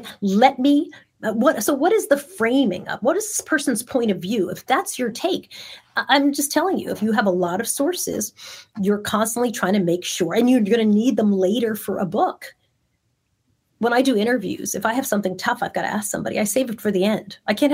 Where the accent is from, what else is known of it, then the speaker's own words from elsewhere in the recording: Long Island, New York, United States; I grew up middle class in Long Island.